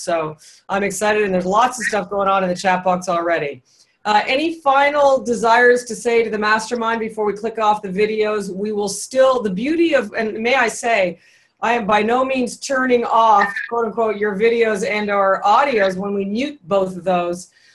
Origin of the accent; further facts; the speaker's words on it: Toronto, Ontario, Canada; Well, us Torontonians, we don't always have every state figured out on the accent side.